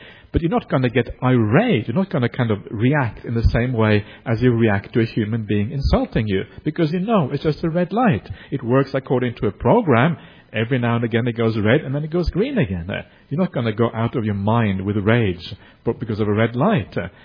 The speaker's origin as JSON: {"language": "English", "country": "Australia", "said": "I'm Australian"}